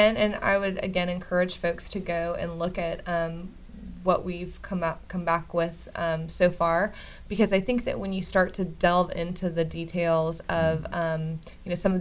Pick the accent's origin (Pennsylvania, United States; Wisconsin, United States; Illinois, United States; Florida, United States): Florida, United States; Jacksonville; now in Tallahassee, United States; No, I was born and raised in Jacksonville, and then I came here for school.